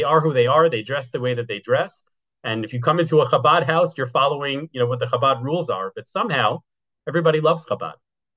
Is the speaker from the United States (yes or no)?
yes; United States; now in Israel; maybe my feelings on this matter are due to the fact that I come from America, which is a very different world than Israeli religious Zionism.